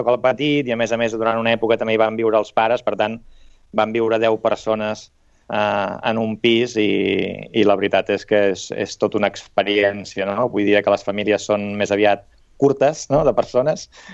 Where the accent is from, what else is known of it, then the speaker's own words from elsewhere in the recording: Sabadell, Catalonia, Spain; jo he nascut i viscut a Sabadell tota la vida, tinc 54 anys, he viscut al centre des de sempre, de petitó els meus records comencen sobretot en un pis a la plaça del Mercat